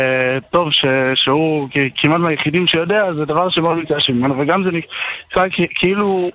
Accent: Rehovot, Central District, Israel

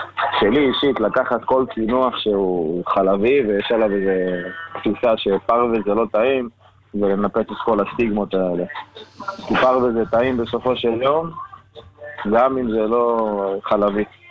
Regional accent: Ma'alot-Tarshiha, Northern District, Israel; אני במקור ממעלות, גדלתי באזור, אני שואב את האזור מינקות, מה שנקרא. ההורים שלי משלומי ומנהריה, אני גדלתי במעלות.

